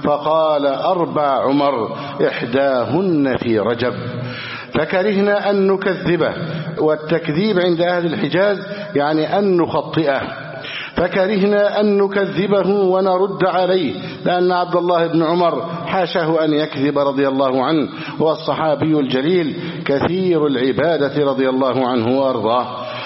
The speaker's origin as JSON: {"language": "Arabic", "country": "Egypt", "said": "اللهم اجعل بلدنا مصر سخاء رخاء"}